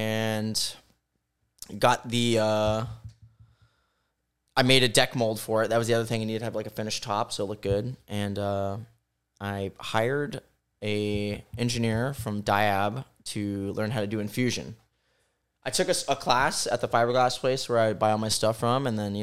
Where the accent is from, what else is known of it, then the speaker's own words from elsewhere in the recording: Miami, Florida, United States; I grew up down here in Miami, Biscayne Bay. Actually still live a couple blocks from it.